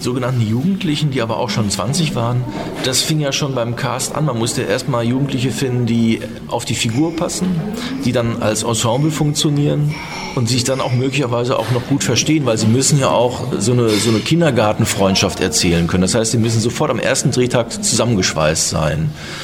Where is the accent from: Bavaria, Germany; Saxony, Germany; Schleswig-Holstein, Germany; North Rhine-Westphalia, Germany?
North Rhine-Westphalia, Germany; Dortmund; da muss man als Dortmunder das einfach machen